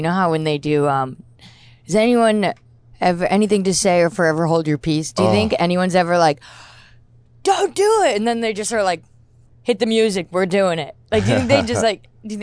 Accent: New York, United States; I grew up, my parents live on the Upper East Side. And then I grew up also out in Long Island because I'm from a huge family.

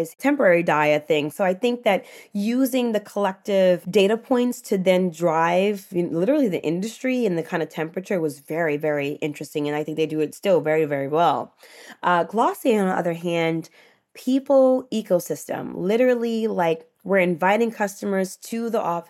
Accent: New York City, New York, United States; especially growing up in Harlem as a first generation Senegalese American. All we had was community.

